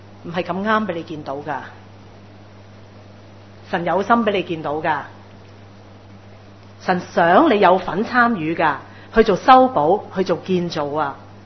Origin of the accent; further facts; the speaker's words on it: Hong Kong; 所以我哋香港人啦、或者中國人都好多時都係事不關己就己不勞心